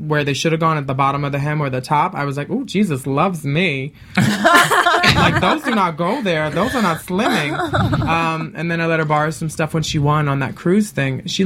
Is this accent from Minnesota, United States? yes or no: no; Philadelphia, Pennsylvania, United States; I'm from Philly, and boys like you make me miss that.